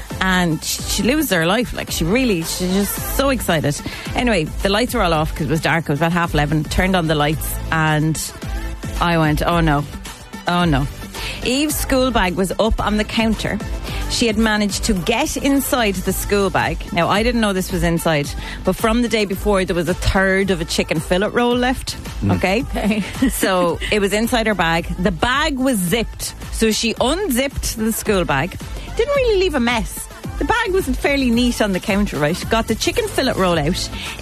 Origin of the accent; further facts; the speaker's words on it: Wexford, Leinster, Ireland; accent: Irish; I thought I heard an accent, an Irish accent." And I said, "Oh, yeah, I'm from Wexford."